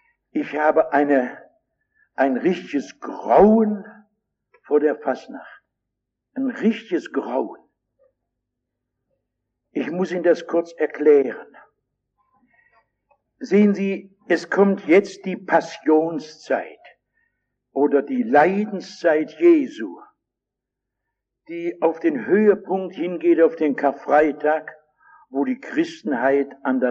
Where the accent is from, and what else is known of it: Rhineland, Germany